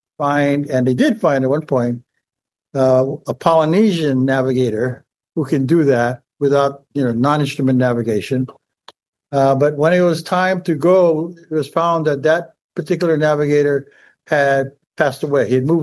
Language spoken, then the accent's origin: English; Hawaii, United States; in the very beginning was to determine to try to find ourselves as Hawaiian people. Where do we come from?